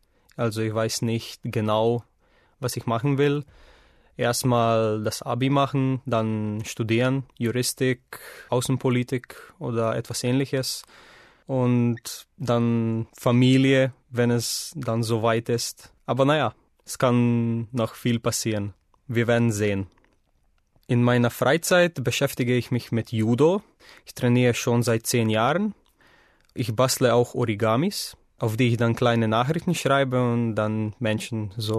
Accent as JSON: {"language": "German", "country": "Slovenia", "second_language": "German", "moved": "yes", "lives_now": "Germany", "said": "Ich komme nämlich aus einem zweisprachigen Territorium. Das heißt, dass in der Region 2 Amtssprachen gesprochen wurden, Slowenisch und Ungarisch."}